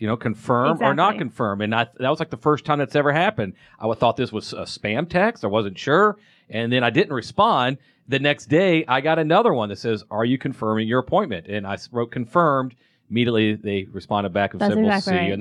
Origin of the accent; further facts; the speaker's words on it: Atlanta, Georgia, United States; I'm a guy born and raised in Atlanta, actually third generation Atlanta, my dad and granddad from here. So I've seen Atlanta change